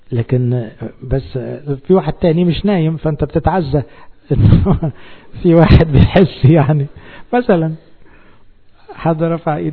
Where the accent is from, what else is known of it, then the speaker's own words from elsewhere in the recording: Egypt; انا مصري مسيحي